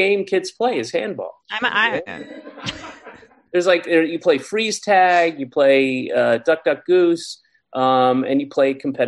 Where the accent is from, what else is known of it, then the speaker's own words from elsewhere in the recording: the South, United States; Unfortunately, I grew up in the South. That was one of the very few things that we had for entertainment.